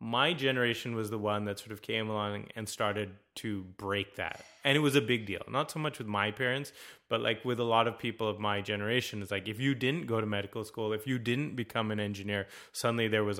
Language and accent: English; United States; Look, when I say I'm American, there's a certain pride